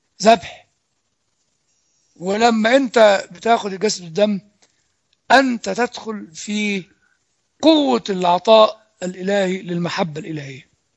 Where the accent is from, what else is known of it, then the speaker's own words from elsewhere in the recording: Egypt; الشفاء الروحي هنا ما أعرفش إذا كان في كلام كتب عندنا في مصر بالعربي ولا لا